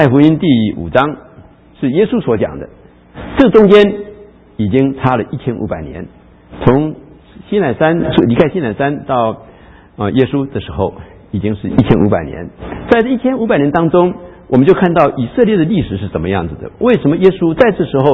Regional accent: Taiwan; 不是广东人都很少想到说八跟这个福气有什么关系啊。我在台湾长大，从来没有想到说八字跟福有什么关系啊。

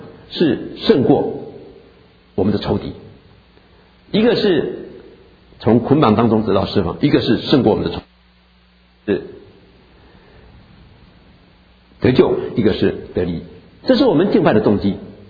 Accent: Taiwan; 因为我从小的时候在台湾从来没有人叫星期的啊，台湾没有人叫星期的

